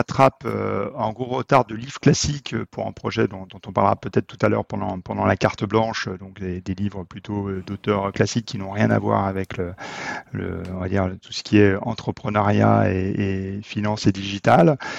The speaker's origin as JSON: {"language": "French", "region": "Auvergne-Rhône-Alpes", "country": "France", "said": "Je viens de Haute-Savoie. J'aime bien mes montagnes"}